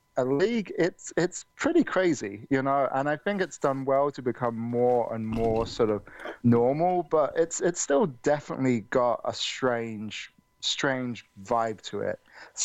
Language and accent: English; England, United Kingdom; I'm from England, and everyone has this idea that, England, it must be really cold.